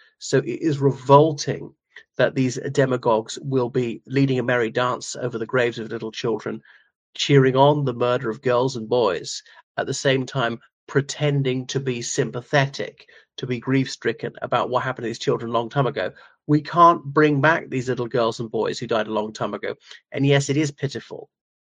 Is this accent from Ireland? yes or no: yes; Ireland; from Ireland.